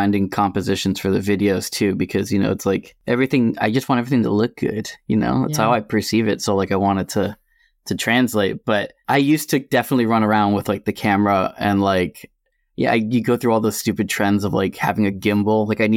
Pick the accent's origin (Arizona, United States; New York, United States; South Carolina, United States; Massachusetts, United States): Massachusetts, United States; I am a photographer from Massachusetts.